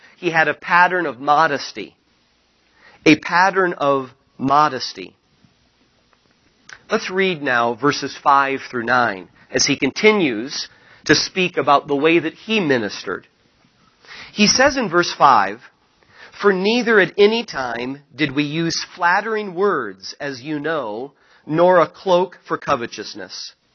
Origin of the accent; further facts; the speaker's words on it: Utah, United States; I went to public school, and in junior high and high school, I grew up in Utah. I was the only Christian in my school